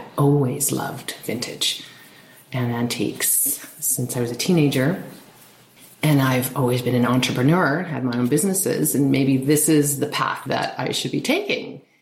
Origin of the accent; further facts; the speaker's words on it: Kamloops, British Columbia, Canada; growing up in Kamloops, there were certain things that I remember.